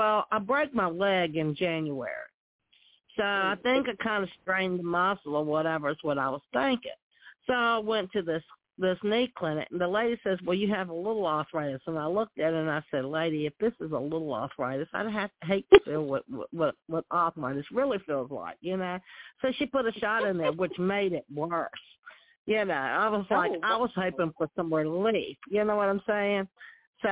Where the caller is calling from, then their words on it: Virginia, United States; from Virginia.